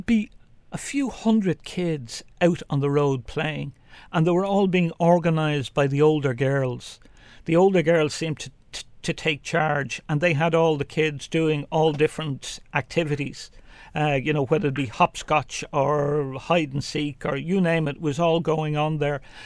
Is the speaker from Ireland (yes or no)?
yes; Dublin, Leinster, Ireland; I was brought up in Fairview, on Phyllis Pick Avenue